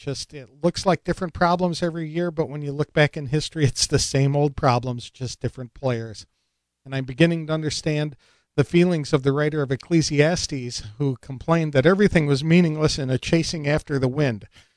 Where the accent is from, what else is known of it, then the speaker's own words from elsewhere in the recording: Madison, Wisconsin, United States; born there; I was born in Madison, Wisconsin, while my parents were on a break from college